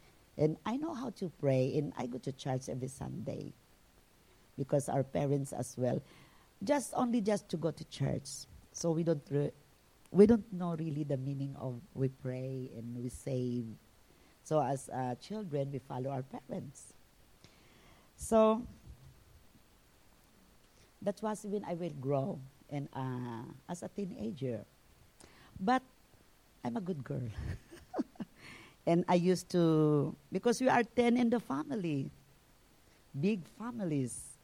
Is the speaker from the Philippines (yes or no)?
yes; Philippines; English is a second language; I'm a Filipina. Way back home in the Philippines, we are a devoted Catholic faith.